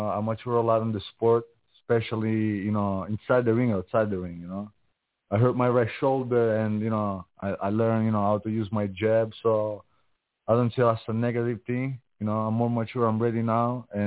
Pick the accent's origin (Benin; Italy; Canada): Italy; Catania, Sicily; English is a second language; moved away as an adult; now in New York, United States; I'm from Catania, Sicily, Italy. And I moved in New York about like 5 years ago.